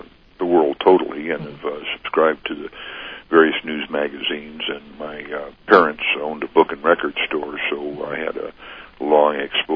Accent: Seattle, Washington, United States; I was born in Seattle, Washington on the 18th of December of 1937.

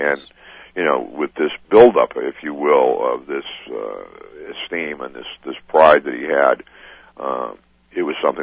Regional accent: Winchester, Massachusetts, United States; also born or lived in Charlestown, Massachusetts; And then in 1952, my parents purchased a home in Winchester, Massachusetts, where I resided, you know, through grammar school and high school until entering the serv

